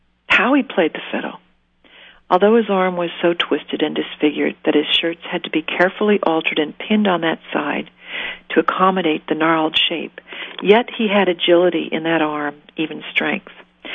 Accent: Wahpeton, North Dakota, United States; I grew up in Wahpeton, North Dakota.

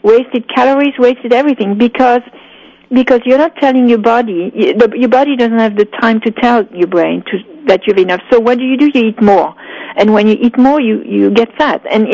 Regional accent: United States; But I am an American, too.

